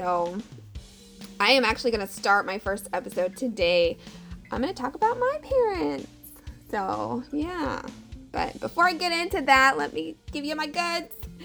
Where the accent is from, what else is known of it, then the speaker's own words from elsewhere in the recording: California, United States; also born or lived in Philippines; I was born in the Philippines, moved to the States because my dad was in the military. My birth father was in the military. And then we ended up in California.